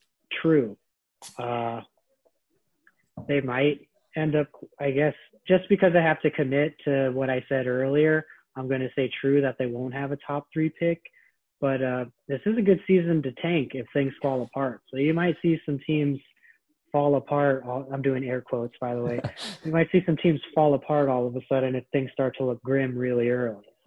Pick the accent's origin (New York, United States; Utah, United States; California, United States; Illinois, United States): California, United States; San Francisco; I never had a hockey team growing up, and I didn't have a soccer team either because I grew up in San Francisco